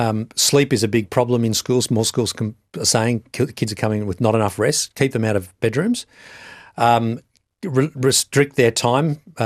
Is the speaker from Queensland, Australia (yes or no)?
no; New South Wales, Australia; I come from New South Wales.